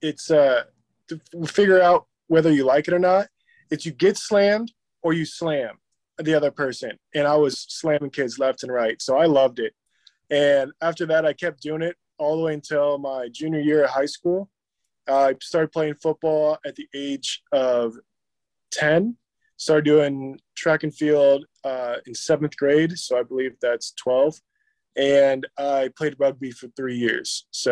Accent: Des Moines, Iowa, United States; born there; I was born in May 19th, 1997 in Des Moines, Iowa, into a Lao white family.

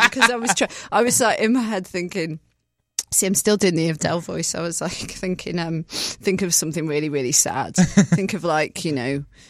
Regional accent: London, United Kingdom; now in -; Okay, so I'm a singer, and I'm from London, and I'm in town for the CMA Fest

